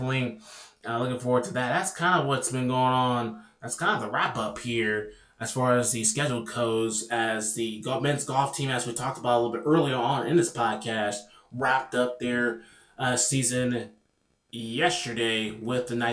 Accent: the South, United States; Obviously, for me, being born and raised in the South, I'm used to that heat and playing in that football weather

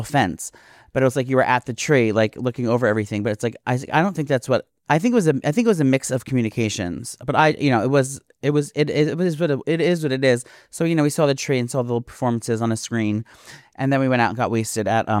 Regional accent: France; I wanted to a French restaurant originally because I'm from France.

